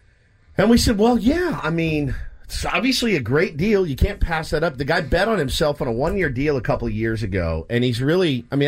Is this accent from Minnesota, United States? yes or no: no; Texas, United States; Now, I'm from that area. I was kind of born and raised in the Metroplex. It's not the worst place to live.